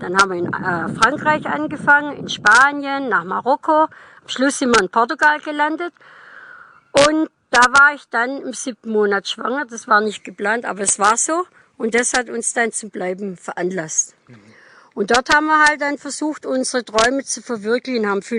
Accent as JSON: {"language": "German", "town": "Calw", "region": "Baden-Württemberg", "country": "Germany", "tie": "born or raised there", "moved": "yes", "said": "Geboren in Calw, ja."}